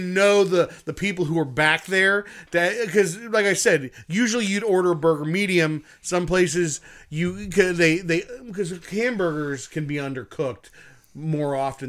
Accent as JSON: {"language": "English", "town": "Akron", "region": "Ohio", "country": "United States"}